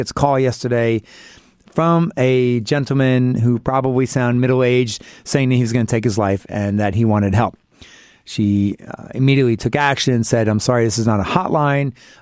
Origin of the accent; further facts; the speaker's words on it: New York City, New York, United States; being a New Yorker, unfortunately, I've gotten myself into a few situations